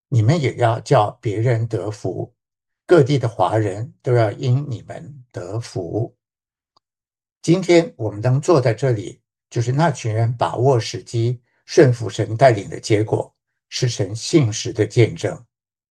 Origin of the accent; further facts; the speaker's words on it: Taiwan; also born or lived in China; now in United States; 我们夫妇两位其实都是在中国大陆出生的，但小时候被父母带去台湾长大，之后就一直留在美国